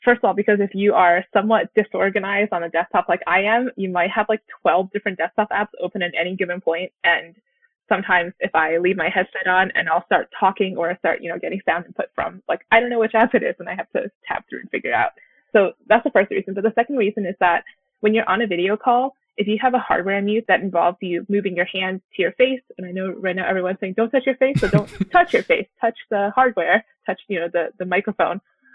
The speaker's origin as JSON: {"language": "English", "country": "United States", "tie": "born there", "said": "So I am East Asian by, I guess, ethnicity and by birth, but I was born in America."}